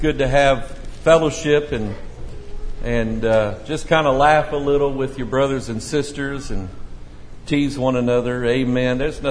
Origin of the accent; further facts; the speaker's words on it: Missouri, United States; I'm 10 Hillsdale. I'm from Missouri."